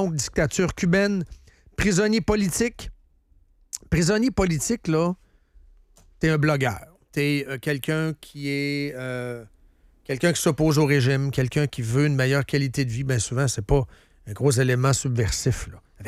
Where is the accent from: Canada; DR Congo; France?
Canada; Boischâtel, Quebec; Moi, je viens de Boischâtel.